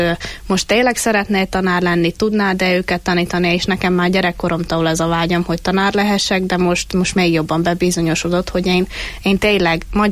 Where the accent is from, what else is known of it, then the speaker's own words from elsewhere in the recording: Zakarpattia Oblast, Ukraine; now in Hungary; ránk is szóltak, hogy hallani rajtunk, hogy Kárpátaljáról vagyunk, de viszont mikor meg ide eljövünk Magyarországra, akkor itt hallani, hogy magyarul is hallani rajtunk, hogy nem, nem tisztán beszélünk magyarul.